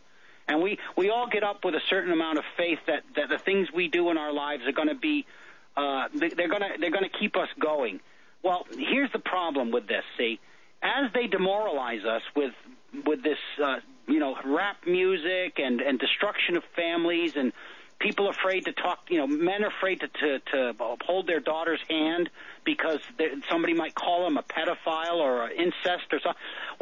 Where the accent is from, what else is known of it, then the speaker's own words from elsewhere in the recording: Massachusetts, United States; we're both originally from Massachusetts. You're calling your show's originates in Massachusetts. I come from a small town in Mass, and it's a community where, you know, if you grew up there, you know the policeman in the town.